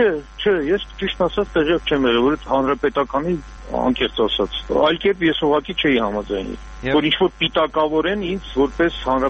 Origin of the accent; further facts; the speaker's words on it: Yerevan, Armenia; Ես ազատ երևանցի եմ